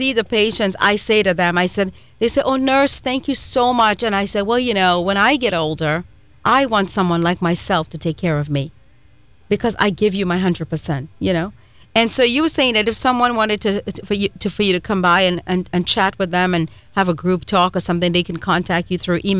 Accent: Trinidad & Tobago; Yeah, I'm from Trinidad, but you know, they imported a lot of the television shows from the United States

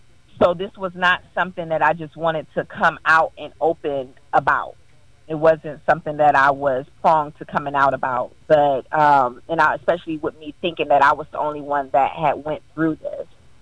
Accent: Akron, Ohio, United States; I am from the hometown. My hometown is Akron, Ohio.

